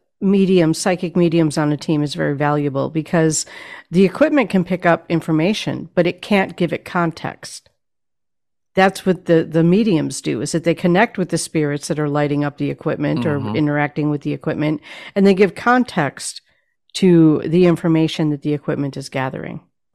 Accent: Wisconsin, United States; I grew up in Wisconsin.

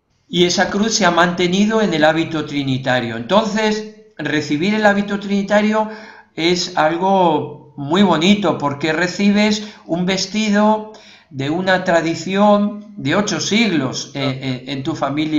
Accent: Valdepeñas, Castilla-La Mancha, Spain; Yo soy de Valdepeñas, de Ciudad Real, de Castilla-La Mancha, la tierra de Don Quijote, como le digo yo a los italianos, para que me sitúen la región. Y efectivamente allí nací un 16 de julio, el día de la Virgen del Carmen. Y vivía enfrente de una ermita, la ermita de San Marcos

